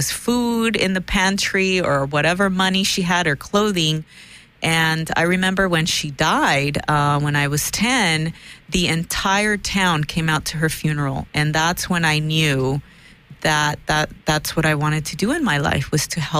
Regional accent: El Salvador; English is a second language; now in United States; I was born in El Salvador. I was mostly raised by my grandmother. She died when I was 10 years old. She was in our little small town in El Salvador, a community leader, a religious leader.

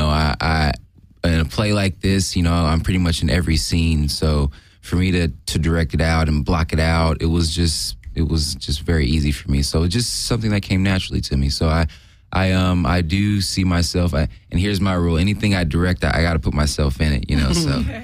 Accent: Atlanta, Georgia, United States; now in Los Angeles, United States; And I'm originally from Atlanta, so... this is all taking place there

